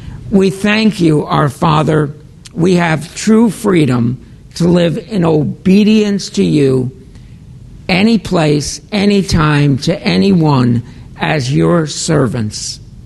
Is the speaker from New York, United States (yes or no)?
yes; Tappan, New York, United States; I grew up in Tappan, New York, which is not part of New York City, about 15 miles from West Point.